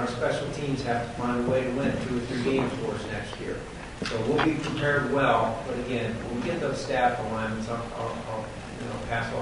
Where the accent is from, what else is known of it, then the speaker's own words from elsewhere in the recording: Ohio, United States; it's like where I grew up. You know, I'm from Northeast Ohio, and if you played football, you played it hard nose. You know, Cleveland, Ohio was right down the road from us